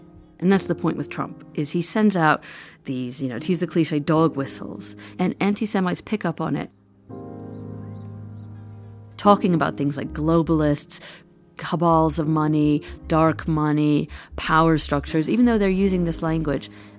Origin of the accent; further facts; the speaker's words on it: New York City, New York, United States; So I grew up in New York City. I am Jewish.